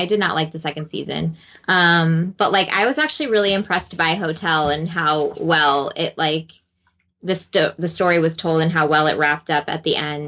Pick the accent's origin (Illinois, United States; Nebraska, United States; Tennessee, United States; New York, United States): Illinois, United States; Chicago; and I grew up in Chicago, so like I was super excited with like the kind of the connection of that character.